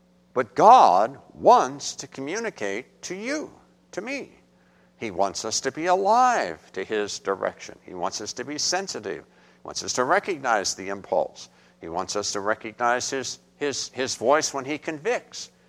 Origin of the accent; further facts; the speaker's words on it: West Virginia, United States; trust me, I'm from West Virginia.